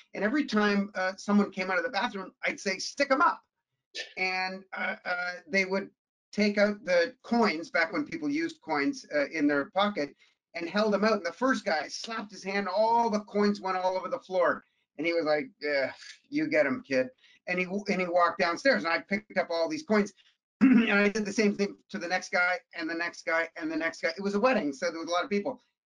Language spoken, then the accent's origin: English; Toronto, Ontario, Canada; we grew up sort of lower middle class. I mean, the teeny little 1100 square foot bungalow that I grew up in Toronto, once we settled down